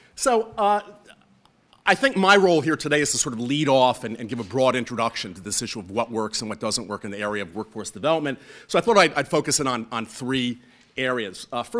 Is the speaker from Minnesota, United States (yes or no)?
no; New Jersey, United States; I actually didn't grow up in Vermont on a farm. I grew up in New Jersey on a farm. Back in a time when there actually were poultry farms in New Jersey.